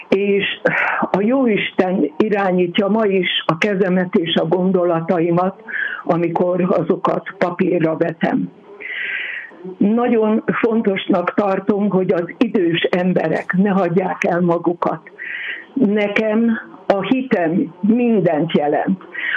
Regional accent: Zakarpattia Oblast, Ukraine; now in Hungary; hogy valljam, kárpátaljai vagyok.

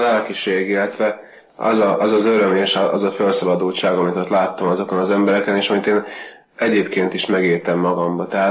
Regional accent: Kolárovo, Nitra Region, Slovakia; Gótán születtem, és jelenleg ott is élek a Felvidéken.

